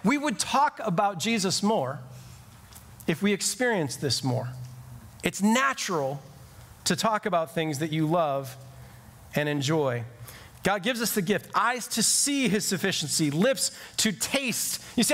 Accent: Glenview, Illinois, United States; a little Greek restaurant in my hometown of Glenview that makes the best gyro on the planet

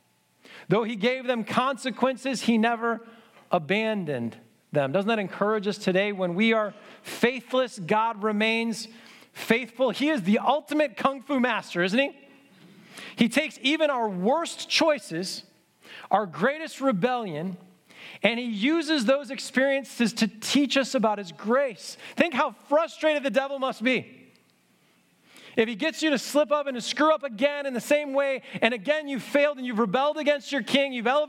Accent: United States; We loved it. We're so American. We love to make it about ourselves.

